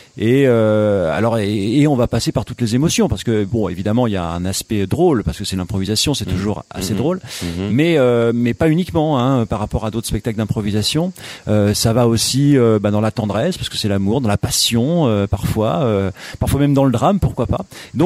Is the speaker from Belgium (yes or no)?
no; South-West, France; si tu ne prononces pas le S, comme on est du Sud-Ouest